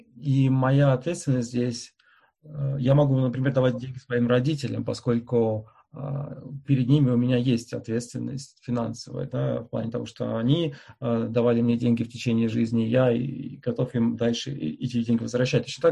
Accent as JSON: {"language": "Russian", "region": "Moscow", "country": "Russia", "said": "На самом деле я сам из Москвы, поэтому, ну, то есть я не живу сейчас в Москве, но для меня московская интергруппа близка."}